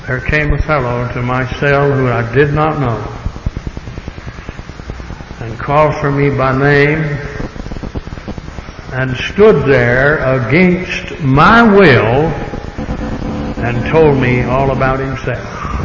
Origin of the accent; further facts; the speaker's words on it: Texas, United States; And I walked back to Texas. I hated Texas with a passion. I hated my hometown with a passion, but I had to go back.